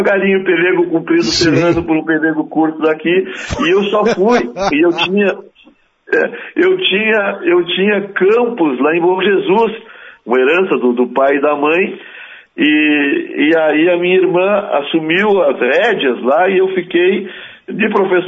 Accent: Piratini, Rio Grande do Sul, Brazil; E eu também do segundo distrito de Piratini, né?

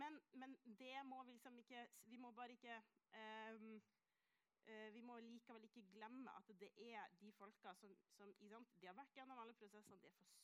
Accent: Kirkenes, Finnmark, Norway; now in Oslo, Norway; Ja, altså jeg kommer jo fra Kirkenes og bor i Groruddalen

